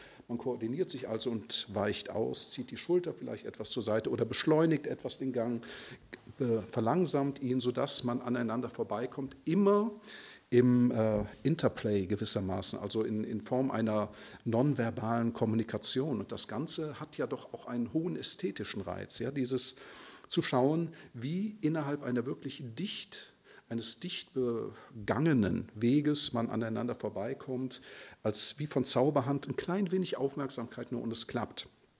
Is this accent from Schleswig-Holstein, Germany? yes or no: no; Cologne, North Rhine-Westphalia, Germany; ich komme aus Köln